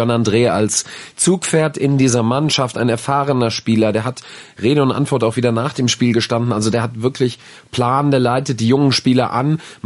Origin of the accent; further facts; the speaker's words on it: Frankfurt, Hesse, Germany; Ich bin Frankfurter